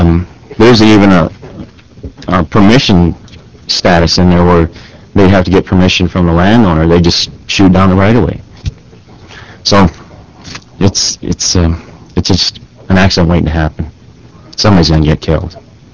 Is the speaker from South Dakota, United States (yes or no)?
yes; Chamberlain, South Dakota, United States; I'm from Chamberlain area, and the railroad tracks run east and west out of Chamberlain.